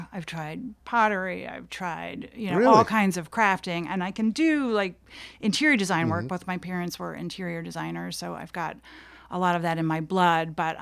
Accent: Brooklyn, New York, United States; So I grew up in Park Slope, Brooklyn, back when Brooklyn was a little bit different than it is today.

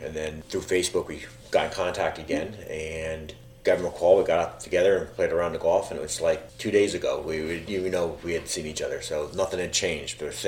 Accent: Red Hook, New York, United States; also born or lived in Denver, United States; I was raised in Red Hook, so I've been here since like 1970. I was born in Denver.

